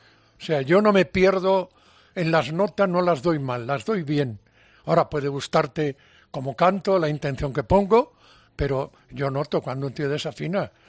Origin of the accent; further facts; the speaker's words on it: Galicia, Spain; He conseguido los sueños que tenía cuando estaba de chaval en Galicia.